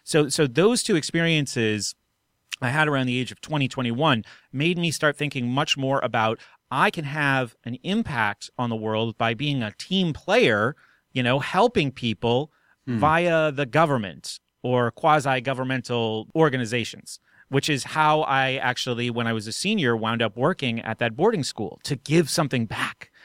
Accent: Reading, Pennsylvania, United States; born there; I was born in Redding, by the way.

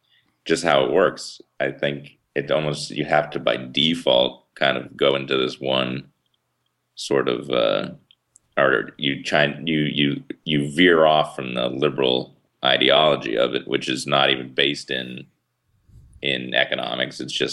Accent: Boston, Massachusetts, United States; And I took an economics class at UMass Boston, which I'm from the Boston area.

